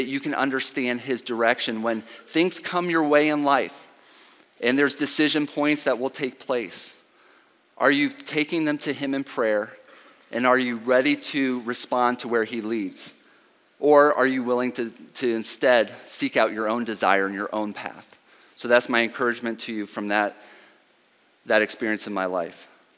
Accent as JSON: {"language": "English", "region": "Ohio", "country": "United States", "said": "I was hoping that it would be really warm, and even though I'm from Ohio, it wasn't."}